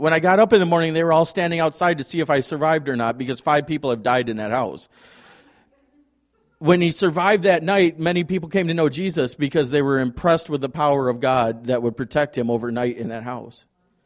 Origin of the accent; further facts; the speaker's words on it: Beloit, Wisconsin, United States; I grew up in Beloit and spent all my summers over at the Beloit College on the effigy mounds and in the museum and all that.